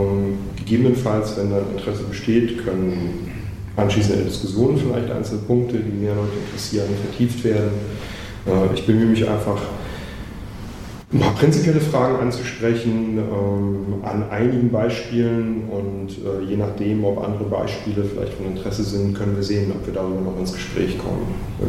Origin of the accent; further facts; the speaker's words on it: East Germany, Germany; Ich bin in der DDR geboren und ein Großteil meiner Jugend aufgewachsen. Ich war 14, als die Wende war